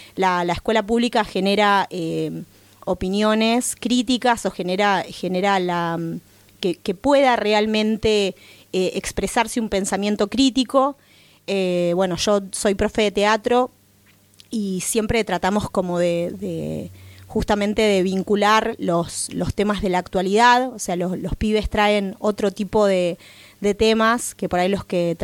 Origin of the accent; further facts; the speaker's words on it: Buenos Aires, Argentina; porque, bueno, soy de Buenos Aires.